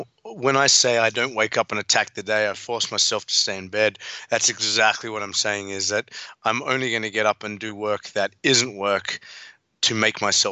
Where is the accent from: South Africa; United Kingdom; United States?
South Africa; born there; So you know, I'm South African as well. I was born in South Africa